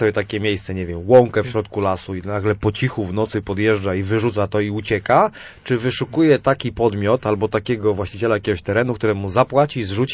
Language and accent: Polish; Słupsk, Pomeranian Voivodeship, Poland; ja jestem ze Słupska i odnoszę takie wrażenie, że tutaj w regionie słupskim tych nielegalnych składowisk jest trochę więcej